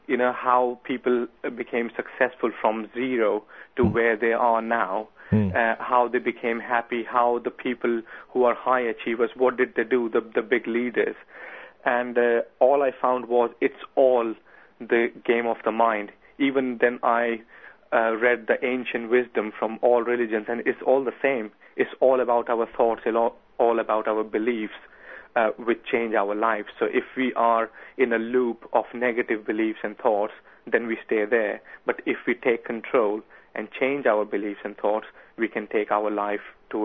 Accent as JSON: {"language": "English", "country": "India", "tie": "born or raised there", "second_language": "English", "moved": "as an adult", "lives_now": "United Kingdom", "said": "I was born in India and I lived in poverty all my first 20 years of my life."}